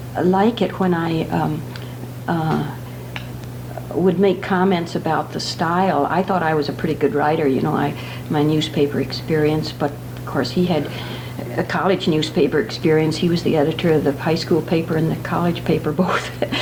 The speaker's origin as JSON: {"language": "English", "town": "Rockford", "region": "Illinois", "country": "United States", "tie": "born there", "said": "in Rockford, Illinois in 1917."}